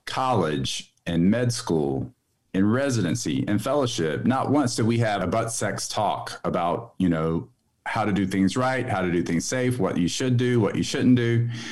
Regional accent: the South, United States; I mean, I grew up in the Deep South

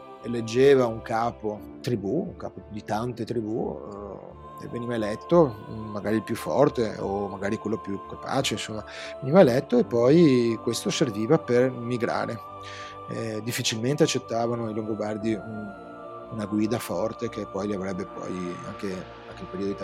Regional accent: Venice, Veneto, Italy; io sono appunto di parte perché sono veneziano

